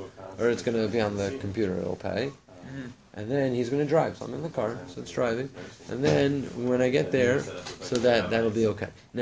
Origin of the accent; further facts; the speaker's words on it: West Orange, New Jersey, United States; I'm from West Orange, a town New Jersey.